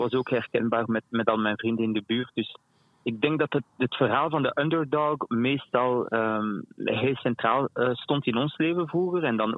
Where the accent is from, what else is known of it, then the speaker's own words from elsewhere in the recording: Vilvoorde, Flanders, Belgium; ik ben dus geboren en getogen in Vilvoorde. En wij keken vroeger alleen maar naar Franstalige televisie.